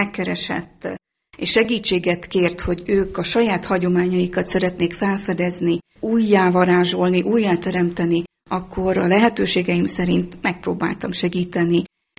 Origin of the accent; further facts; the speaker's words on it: Harghita, Romania; olyan domborzati formákkal rendelkezik, mint Erdélyben Hargita megye, ahol én felnőttem.